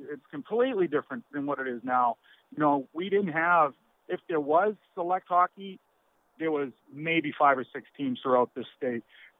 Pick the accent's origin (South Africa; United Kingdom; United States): United States; Charlestown, Massachusetts; also born or lived in Billerica; my parents are all originally from Charlestown, grew up there. That's where I started my youth hockey, you know, and then they moved my brother and I up to Billerica.